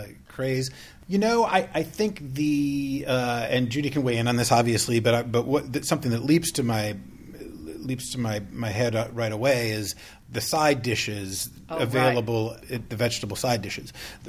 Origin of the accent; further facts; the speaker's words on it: Minneapolis, Minnesota, United States; I grew up in Minneapolis in the up near Canada